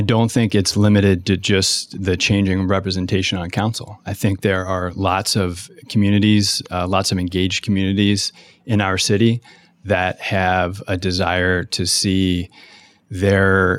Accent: Cheviot, Ohio, United States; I grew up in Cheviot. The street that I grew up on is half Cheviot, half Westwood, and growing up in that community, experiencing that community and all that it offers

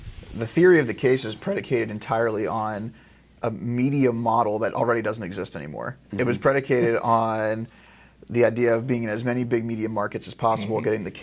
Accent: Blue Ash, Ohio, United States; moved away as an adult; So I grew up in Cincinnati. I'm from the greater Cincinnati area. I'm born and raised in Blue Ash, went to Sycamore High School, but I left to make the trek up 71 and go to Ohio State

